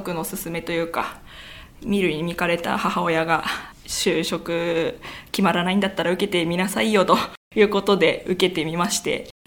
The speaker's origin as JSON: {"language": "Japanese", "town": "Fujisawa", "region": "Kanagawa", "country": "Japan", "tie": "born or raised there", "said": "私全行に小学校2年生の頃から住んでるんですけれども"}